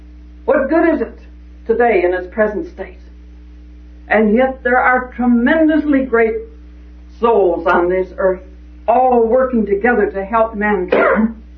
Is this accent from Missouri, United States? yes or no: yes; Missouri, United States; You can be from Missouri. I was from Missouri too.